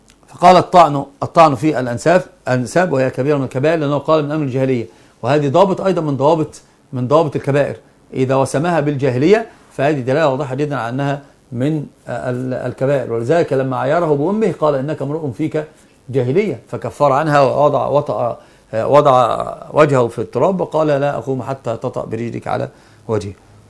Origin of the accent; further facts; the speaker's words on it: Egypt; طبعا عندنا في مصر بالذات الخطا الفاحش الذي نقع فيه